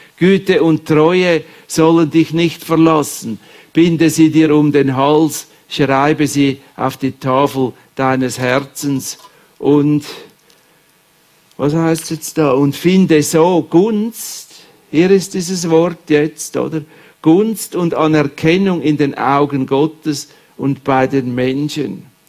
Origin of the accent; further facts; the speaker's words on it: Switzerland; Und das hat ja bei uns in der Schweiz einen ganz schlechten Namen, das Wohlstandsevangelium.